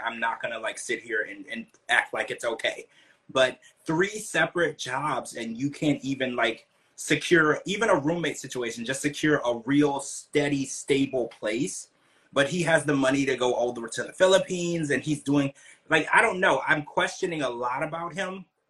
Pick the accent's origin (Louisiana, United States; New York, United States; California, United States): Louisiana, United States; And I mean, I grew up in Louisiana. I saw people that ate crawfish.